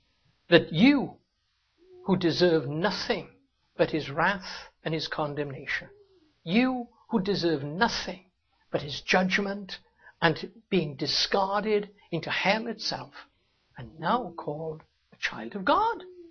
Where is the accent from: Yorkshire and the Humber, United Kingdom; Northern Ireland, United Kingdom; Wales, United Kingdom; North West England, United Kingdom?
Wales, United Kingdom; now in United States; I became an American. And I could say, I was born and brought up in Wales.